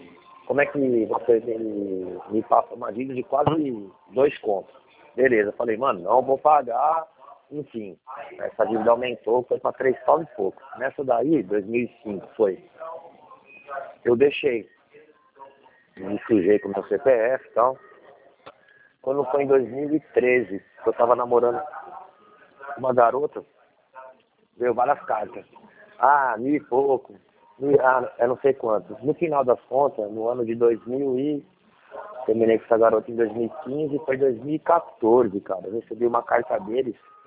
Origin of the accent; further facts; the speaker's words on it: São Paulo, Brazil; now in Jundiaí, Brazil; eu sou nascido e criado em São Paulo, atualmente eu moro em Jundiaí.